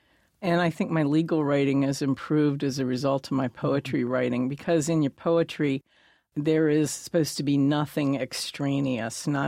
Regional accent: Annapolis, Maryland, United States; I grew up in Annapolis on the Chesapeake Bay, and this is how we spent our summers, crabbing and swimming.

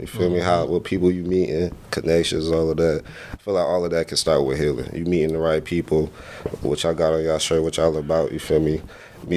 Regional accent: Atlanta, Georgia, United States; I'm from Atlanta, Georgia.

